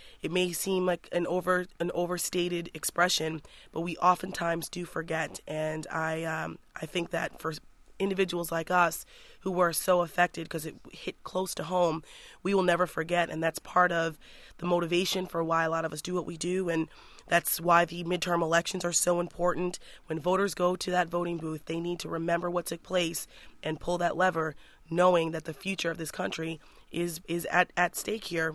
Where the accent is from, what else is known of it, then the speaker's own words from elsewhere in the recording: New York, United States; also born or lived in Washington, D.C.; Without question, I'm from the New York metro area, and I've spent most of my adult life in the Washington area, so it hit me on both sides what took place that day.